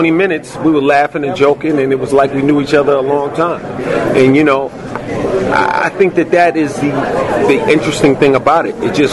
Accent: New York City, New York, United States; And I'm from New York, from New York City.

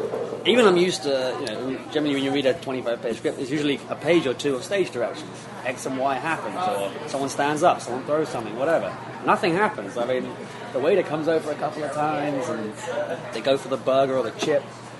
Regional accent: United Kingdom; especially as a Brit.

